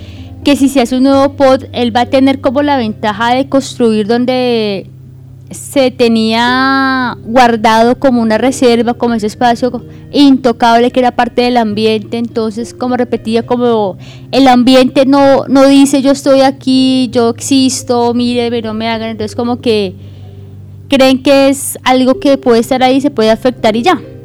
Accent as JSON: {"language": "Spanish", "region": "Bogotá", "country": "Colombia", "said": "hay una pregunta que yo como bogotana me hago, y es ¿cómo se expandirá Bogotá"}